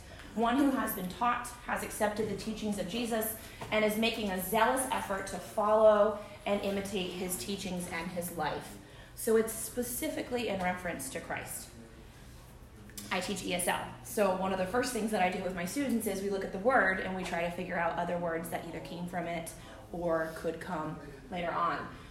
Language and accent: English; East Coast, United States; and I am from the East Coast originally, so all my family's in Rhode Island and now Memphis and back there.